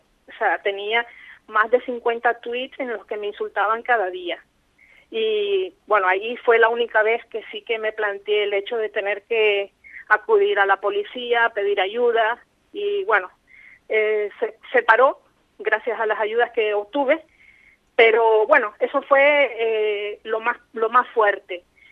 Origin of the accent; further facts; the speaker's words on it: Nicaragua; me está costando mucho aquí ahora, y eso que yo soy de aquí, lo que pasa es que llevo ya casi más